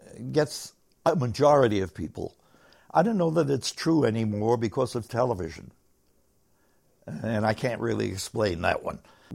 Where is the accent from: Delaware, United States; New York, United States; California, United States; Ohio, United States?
New York, United States; Bronx; I'm a kid from the Bronx, talk sometimes like a kid from the Bronx